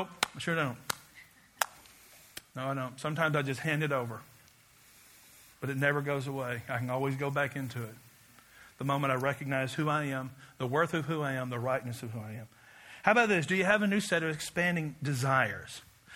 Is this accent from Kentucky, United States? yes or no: yes; Kentucky, United States; Because I'm from Kentucky. Everybody smoked in those days.